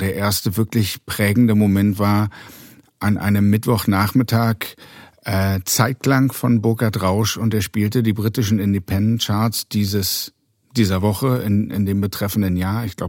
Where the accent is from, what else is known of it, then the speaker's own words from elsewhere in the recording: Berlin, Germany; Und ansonsten bin ich aber in Friedrichshain zur Schule gegangen.